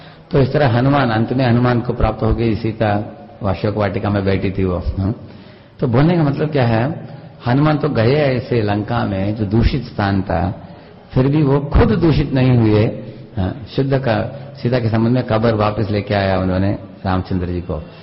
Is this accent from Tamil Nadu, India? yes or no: yes; Tamil Nadu, India; accent: Tanglish; Hindi is a second language; जैसे मैं तमिलनाडु से हूं, मेरा इंग्लिश को बोलते हैं टंग्लिश बोलते हैं इसको, तमिल प्लस इंग्लिश टंग्लिश।